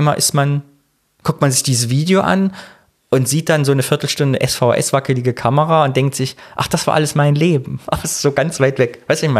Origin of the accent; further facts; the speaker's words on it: Thuringia, Germany; moved away; ich komme eigentlich aus Thüringen. Und dann sagt man, ich bin aber schon vor Jahren hergezogen. Und ich sage immer, ja, ich bin vor über 20 Jahren hergezogen. Und auf einmal denke ich mir, ach, sind jetzt schon 24 Jahre.